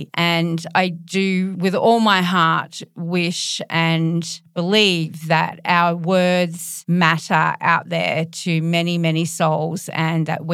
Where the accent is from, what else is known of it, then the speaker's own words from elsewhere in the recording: Australia; from Australia.